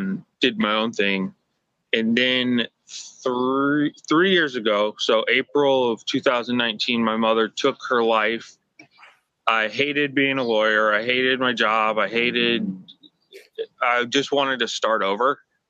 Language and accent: English; Greensboro, North Carolina, United States; also born or lived in Charlotte; So I was born and raised in Greensboro. I went off to college in Greenville, and then I went to law school in Charlotte. So I've been in North Carolina my whole life.